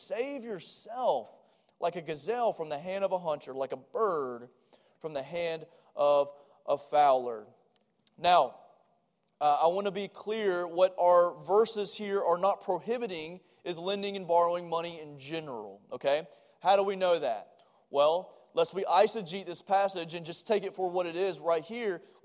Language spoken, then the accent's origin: English; Georgia, United States; I grew up in South Georgia, and when I was about to do something dumb, they would always say, don't get caught.